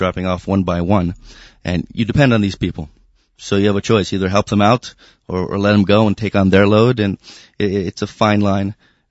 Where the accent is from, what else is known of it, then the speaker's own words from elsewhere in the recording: Edison, New Jersey, United States; I grew up Reform in Edison, New Jersey.